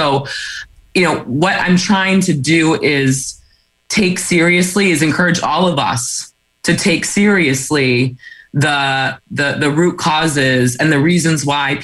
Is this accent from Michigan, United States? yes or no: yes; Michigan, United States; In my home state of Michigan, the events of Detroit in July 1967 are not called the Detroit Riot.